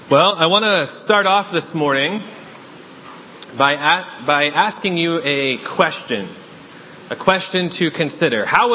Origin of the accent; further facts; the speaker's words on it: New Hampshire, United States; As a fellow New Englander myself, being born and raised in New Hampshire, I think we can all agree that many of us here are known for being pretty self-reliant and pretty independent, right?